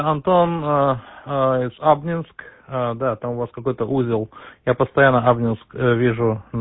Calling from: Connecticut, United States; Штат Коннектикут, Восточное побережье.

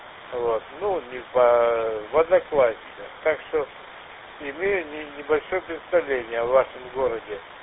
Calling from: Novorossiysk, Krasnodar Krai, Russia; также город Новороссийск, привет.

